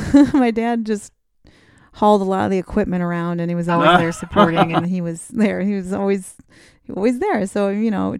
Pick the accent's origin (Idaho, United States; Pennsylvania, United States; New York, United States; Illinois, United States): New York, United States; Rochester; also born or lived in Boston / Los Angeles; I grew up in Rochester, but I spent my whole like young adult life more or less in Boston. So I think I was there for 10 years or 12 years on and off. I was in LA for 2 of those years, but I don't consider myself a California person at all.